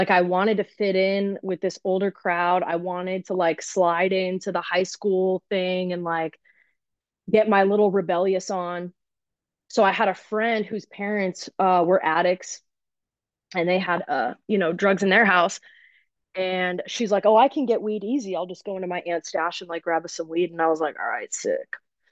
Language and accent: English; California, United States; born there; even though all these motherfuckers knew that I was born in California.